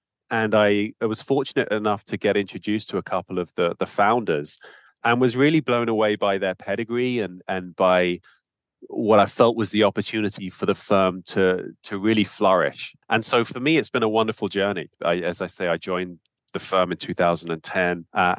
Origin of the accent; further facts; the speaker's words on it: London, United Kingdom; accent: British; now in Canada; I have a British accent. And I grew up in Southeast London with an Irish mother and had a wonderful upbringing there and never really planned to end up in Canada